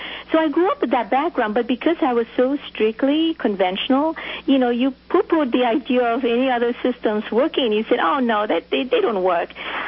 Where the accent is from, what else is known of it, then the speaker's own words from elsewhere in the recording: Singapore; I grew up in Singapore